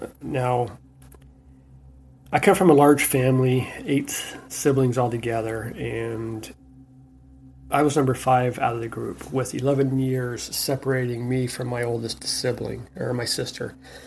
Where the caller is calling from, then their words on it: Ontario, California, United States; and I'm calling from Ontario, California.